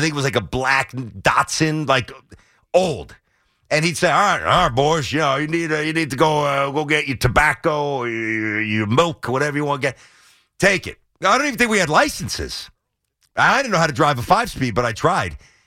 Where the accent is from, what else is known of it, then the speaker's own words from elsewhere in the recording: Brooklyn, New York, United States; Obviously, I'm from Brooklyn.